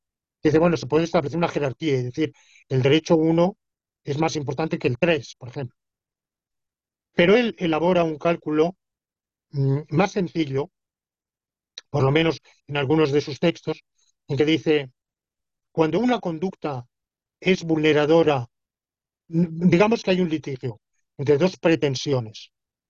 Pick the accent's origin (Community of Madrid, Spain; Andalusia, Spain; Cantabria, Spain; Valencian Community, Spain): Valencian Community, Spain; Alicante; en mi tierra natal, en Alicante